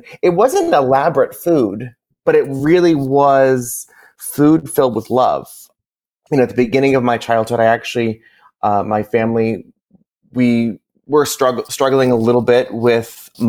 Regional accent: Massachusetts, United States; I grew up in Massachusetts, really idolizing my grandmother.

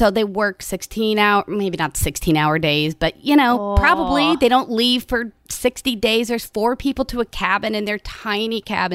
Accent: Missouri, United States; also born or lived in Colorado; So I was born in Colorado, but my parents moved to Missouri when I was a year and a half, 2 years old, to go to a Bible school.

